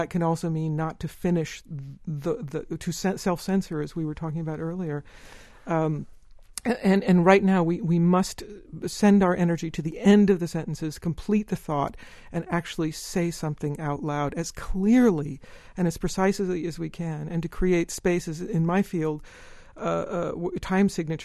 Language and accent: English; United States; Actually, it came because as a young artist, I was ashamed of being American.